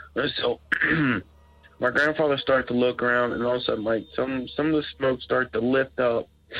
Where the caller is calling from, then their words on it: Florence, Kentucky, United States; I'm calling from Florence, Kentucky.